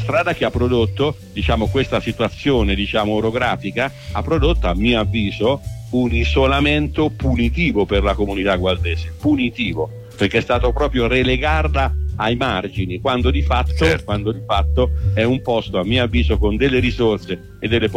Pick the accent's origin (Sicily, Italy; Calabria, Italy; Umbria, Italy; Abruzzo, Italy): Umbria, Italy; Fossato di Vico; Io sono originario di Purello di Fossato di Vico.